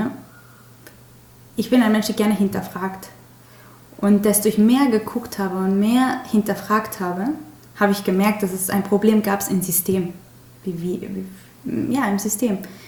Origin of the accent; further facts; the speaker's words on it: Mexico; German is a second language; Ich komme aus Mexiko